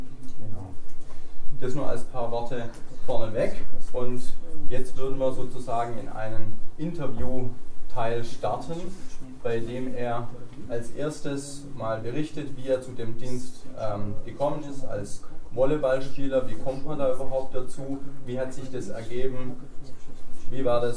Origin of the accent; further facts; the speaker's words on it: Schöneiche, Brandenburg, Germany; ich komme aus Schöneich, ich bin verheiratet, habe drei Kinder